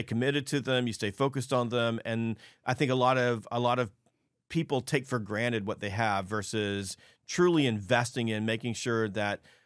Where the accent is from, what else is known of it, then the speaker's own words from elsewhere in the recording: the South, United States; I'm from the South, and I can't even say hello in less than 30 minutes.